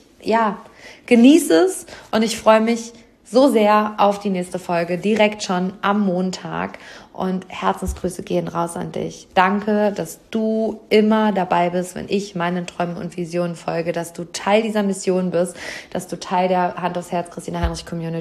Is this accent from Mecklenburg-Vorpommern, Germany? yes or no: no; Hamm, North Rhine-Westphalia, Germany; also in meiner Heimatstadt, im Seminarraum über den Dächern von Hamm.